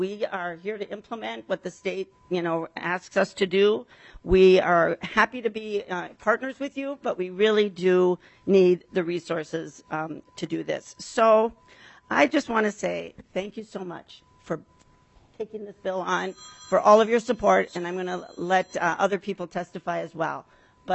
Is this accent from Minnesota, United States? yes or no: yes; Minnesota, United States; I am from Ramsey County, and that's an urban county here.